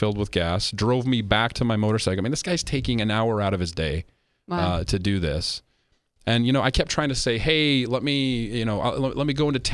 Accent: Idaho, United States; My favorite U.S. state, I'm from Idaho, so I'm pretty particular to Idaho

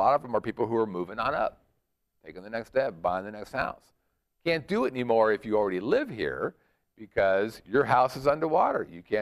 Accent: California, United States; Now, you know, we come from California where that number is...

